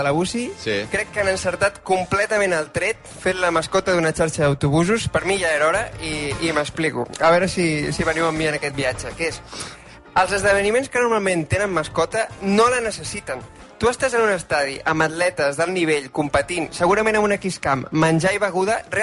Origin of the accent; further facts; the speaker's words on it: Vilassar de Mar, Catalonia, Spain; Pensa que sóc de Vilassar de Mar